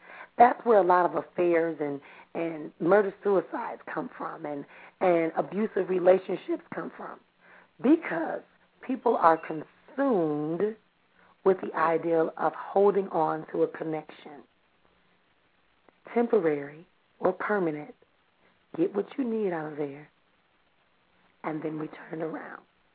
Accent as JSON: {"language": "English", "town": "Milwaukee", "region": "Wisconsin", "country": "United States", "tie": "born or raised there", "said": "we want to thank Jackie for calling in all the way from Milwaukee here in my hometown."}